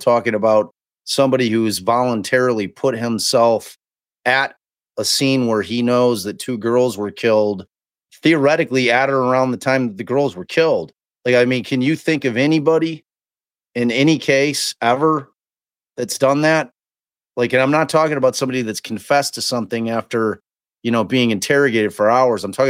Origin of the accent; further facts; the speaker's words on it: Midwest, United States; I'm from the Midwest, and like I went to college in rural Illinois